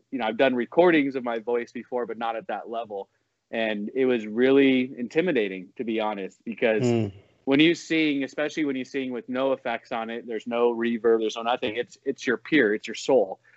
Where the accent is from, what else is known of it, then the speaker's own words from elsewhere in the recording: San Diego, California, United States; also born or lived in Spokane, Washington; I grew up mostly in San Diego. I was born in Spokane area. We moved down there as a family, like when I wasn't 10 yet, so probably 7 or 8.